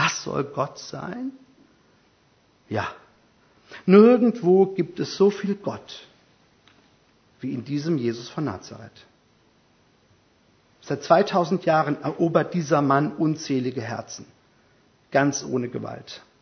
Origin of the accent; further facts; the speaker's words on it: Hesse, Germany; In meinem Heimatdorf in Hessen läuten jeden Tag um 11 Uhr die Glocken.